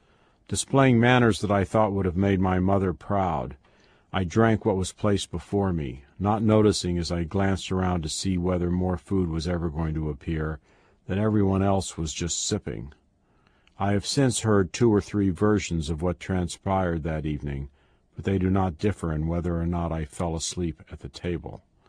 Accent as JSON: {"language": "English", "town": "Kansas City", "region": "Missouri", "country": "United States", "tie": "born or raised there", "moved": "yes", "lives_now": "New York, United States", "said": "When I was growing up in Kansas City, I didn't know about people drinking wine at meals that were not being eaten in celebration of a major anniversary."}